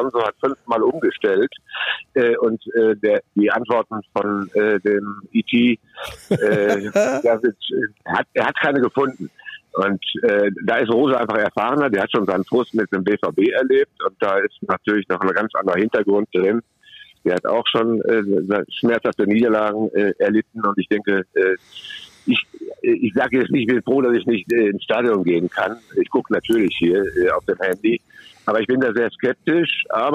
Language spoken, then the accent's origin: German; Leipzig, Saxony, Germany; ich bin ja hier als Leipziger unterwegs